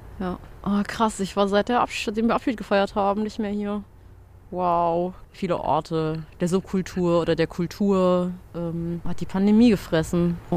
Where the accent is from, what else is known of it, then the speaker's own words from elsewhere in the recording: Baden-Württemberg, Germany; als Schwäbin, ich habe schon an unterschiedlichen Orten in Deutschland gelebt. Aber als ich hierher gezogen bin, war das erste Mal, dass ich so in den deutschen Osten gezogen bin.